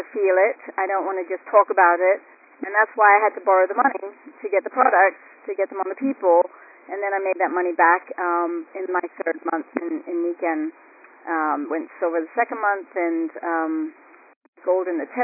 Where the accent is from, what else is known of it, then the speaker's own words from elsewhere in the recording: England, United Kingdom; now in Boulder, United States; So it's a gorgeous day here in Boulder, Colorado. I come from England.